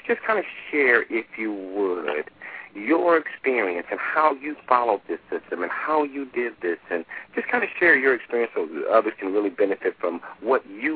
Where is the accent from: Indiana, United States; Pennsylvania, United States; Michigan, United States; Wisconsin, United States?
Michigan, United States; Detroit; I want to go from New York now to the Motor City, my hometown